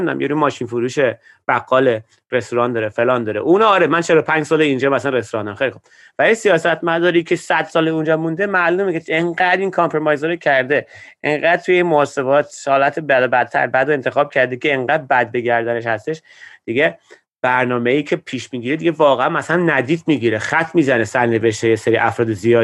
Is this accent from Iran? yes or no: yes; Iran; now in Washington, United States; من وقتی که من روز اول که از ایران اومدم اینجا